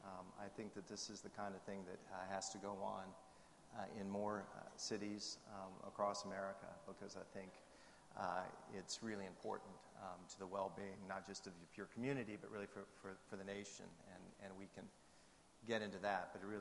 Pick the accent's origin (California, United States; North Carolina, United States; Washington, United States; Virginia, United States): Washington, United States; also born or lived in Dallas; I was born in Dallas, grew up in Washington State, and east side of Washington State, went to University of Washington in Seattle